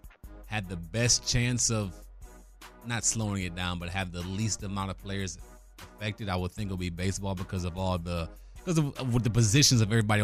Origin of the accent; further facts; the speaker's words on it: Cleveland, Ohio, United States; I'm from Cleveland